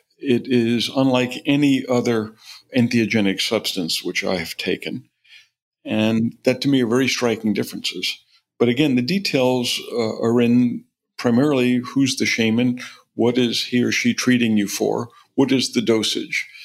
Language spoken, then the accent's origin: English; New Orleans, Louisiana, United States; I gave the commencement address at Tulane Medical School a couple of years ago in my hometown in New Orleans.